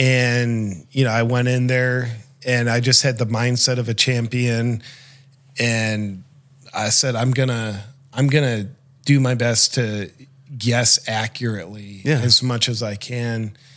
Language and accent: English; Ohio, United States; I remember it because I was raised in Ohio.